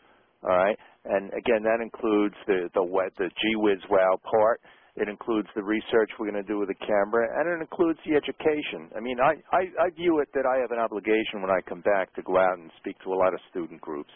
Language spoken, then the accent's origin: English; Brooklyn, New York, United States; Brooklyn, New York, my hometown.